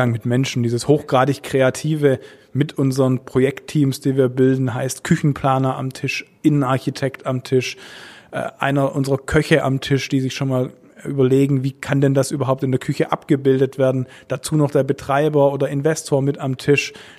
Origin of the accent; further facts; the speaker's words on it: Stuttgart, Baden-Württemberg, Germany; meine Heimatstadt ist Stuttgart